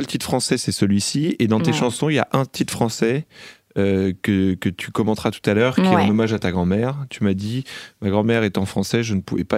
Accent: Boulogne, France; Pourtant, je suis originaire de Boulogne, c'est pour ça que je dis ça.

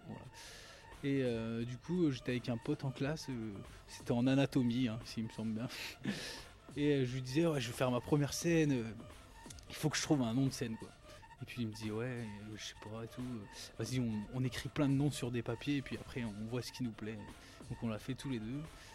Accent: Fougères, Brittany, France; now in Rennes, France; Moi, je viens de Fougères. Alors, Fougères, c'est une ville qui est pas très loin de Rennes. Bon, maintenant, j'habite Rennes. Mais j'ai fait une grande partie de mon adolescence à Fougères, puisque mes parents habitent là-bas.

